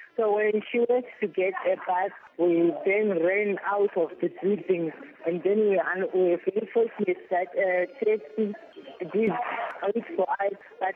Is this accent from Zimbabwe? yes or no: yes; Zimbabwe; now in Kuwait; I came from Zimbabwe to Kuwait.